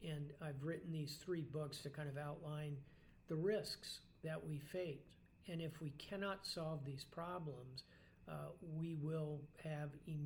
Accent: United States; And then the second thing, and I say this sadly as an American, is in 2054, in the novel, you see real conflict in America.

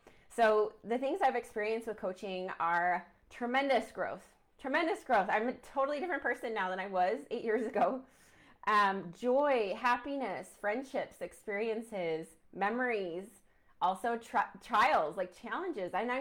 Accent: Idaho Falls, Idaho, United States; I saw people from my hometown of Idaho Falls, like posting on social media

